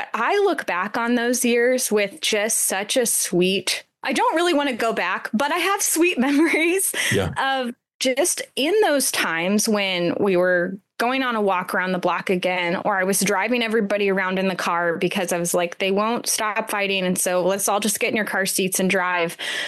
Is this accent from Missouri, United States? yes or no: yes; Gladstone, Missouri, United States; now in Iowa, United States; I grew up in Gladstone.